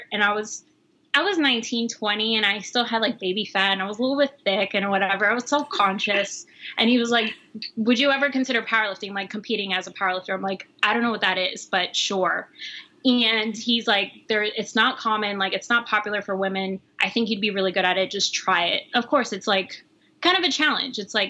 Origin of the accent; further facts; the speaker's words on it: Miami, Florida, United States; also born or lived in New York; Yeah. So, well, I was born in New York in Queens, Queens, Astoria. So I was raised in Miami and grew up playing sports